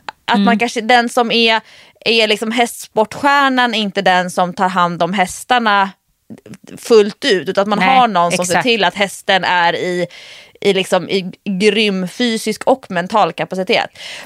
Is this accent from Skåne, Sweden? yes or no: no; Stockholm, Stockholm County, Sweden; om man typ ska bila, ja, men bila till Skåne eller upp till Åre som stockholmare